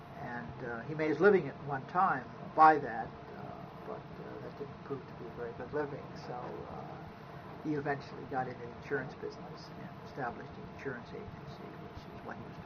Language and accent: English; Pittsburgh, Pennsylvania, United States; I grew up in East End. I grew up on Hayes Street in East End, and I went to Fulton Elementary School and Peabody High School before I entered the University of Pittsburgh.